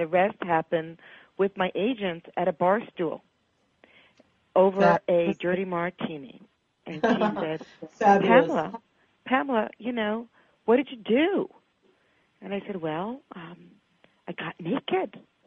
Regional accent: New York City, New York, United States; I'm a New Yorker, absolutely.

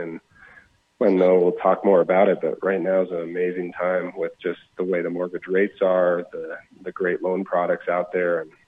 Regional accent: Park City, Utah, United States; I'm actually from Utah, grew up in Park City, and enjoying all the snow we're getting this week.

